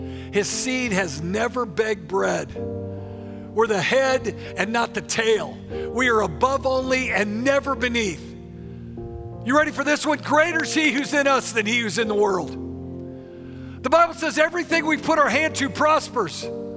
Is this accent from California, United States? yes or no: no; St. Louis, Missouri, United States; I was from St. Louis, and when St. Louis had the Cardinals there, the St. Louis football Cardinals, they were rivals of the Eagles.